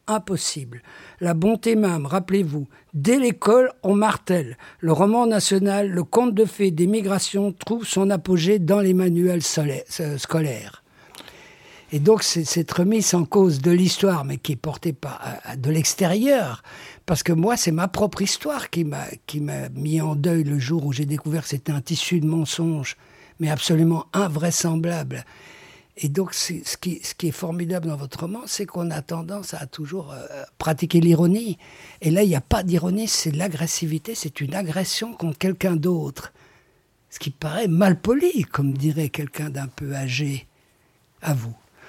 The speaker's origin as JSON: {"language": "French", "region": "Brussels", "country": "Belgium", "said": "Je suis bruxellois."}